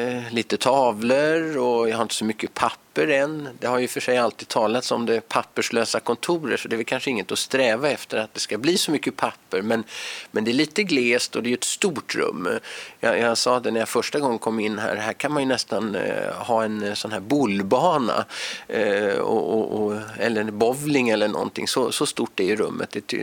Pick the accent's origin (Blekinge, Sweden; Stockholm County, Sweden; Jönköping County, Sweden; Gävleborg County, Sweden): Stockholm County, Sweden; Stockholm; Jag är ju uppvuxen i Stockholm mer eller mindre, eller större delen har gått i skolan där och sådär. Men jag är ju halvskåning själv då.